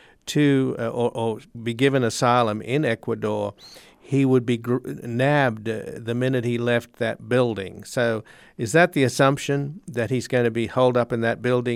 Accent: Australia; Yeah, well, I'm an Australian, so I feel I can say that, you know.

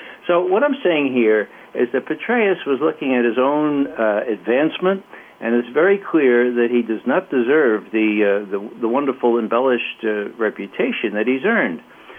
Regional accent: New York, United States; Okay, now I'm from New York, but I'm not talking about bagels and lox.

